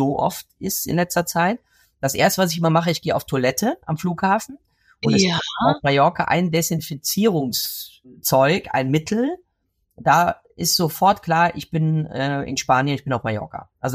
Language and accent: German; Cologne, North Rhine-Westphalia, Germany; ich bin kein Kellner, ich bin Kölner.